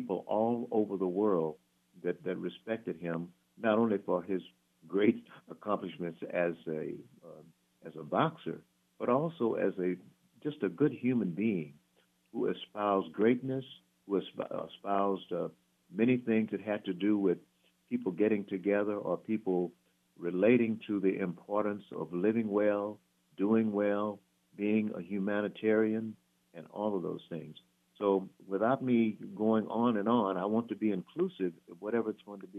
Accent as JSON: {"language": "English", "town": "Houston", "region": "Texas", "country": "United States", "said": "And being a Texan myself, being from Houston"}